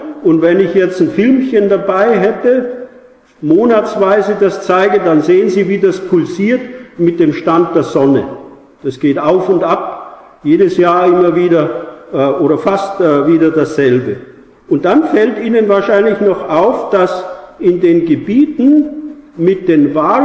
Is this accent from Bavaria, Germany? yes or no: yes; Bavaria, Germany; Ich stamme aus dem Berchtesgadener Land, da im Stau von Gebirgen kann das relativ hoch gehen.